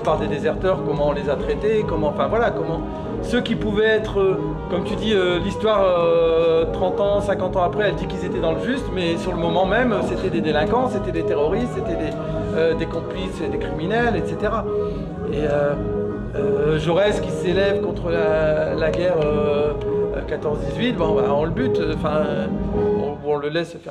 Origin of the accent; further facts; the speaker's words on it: Roubaix, Hauts-de-France, France; moi, je suis un enfant de Roubaix, je suis né à Roubaix, fils d'immigré algérien. Puis j'ai grandi dans cette ville-là, donc c'est, bon, Roubaix, la ville la plus pauvre de France.